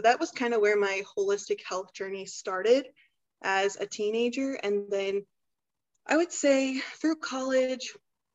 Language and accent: English; Troy, Missouri, United States; I'm from Troy, Missouri. So this was only like 45 minutes from where I grew up.